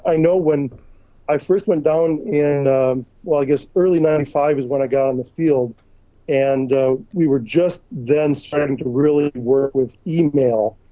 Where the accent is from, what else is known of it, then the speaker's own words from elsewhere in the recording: Appleton, Wisconsin, United States; also born or lived in Brazil; Sure. I'm originally from Appleton, Wisconsin. Went to Fox Valley Lutheran.